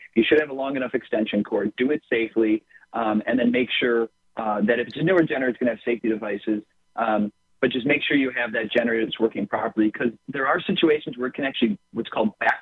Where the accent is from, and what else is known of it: Midwest, United States; born or raised there; also born or lived in California